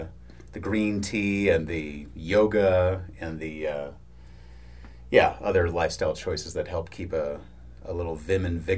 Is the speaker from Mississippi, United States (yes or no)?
no; San Francisco Bay Area, California, United States; now in New York City, United States; I'm born in California. I come from the San Francisco Bay Area, and I moved to New York City in 1990, where I lived for 18 years.